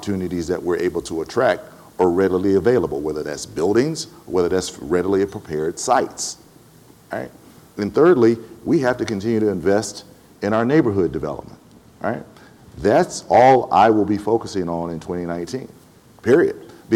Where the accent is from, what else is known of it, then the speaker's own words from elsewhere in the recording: Atlanta, Georgia, United States; I come from Atlanta, Georgia.